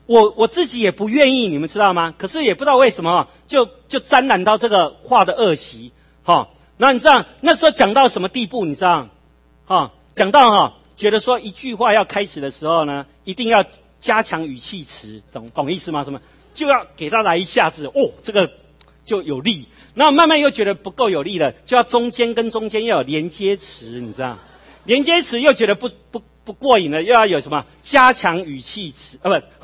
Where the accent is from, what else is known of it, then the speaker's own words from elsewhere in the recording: Taiwan; 我因为我在夜市长大，所以哈、哦，我不知道，你知道我们在台湾哦，很自然，我们就会讲一些三字经嘛